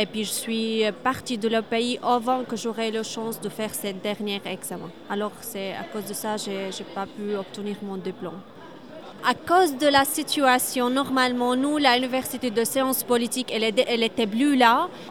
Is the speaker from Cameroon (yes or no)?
no; Syria; moved away; Arménien, je viens de la Syrie. Je suis ici depuis 2 ans et je suis étudiante pour le moment.